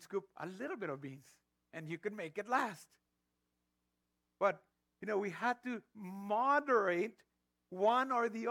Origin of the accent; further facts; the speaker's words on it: Mexico; growing up in Mexico, in poverty, but we always had enough to eat